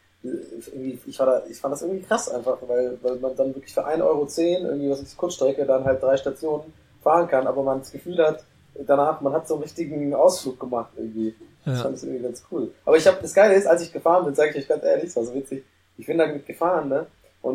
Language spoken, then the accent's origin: German; Hamburg, Germany; Ich bin Hamburger, ich wohne hier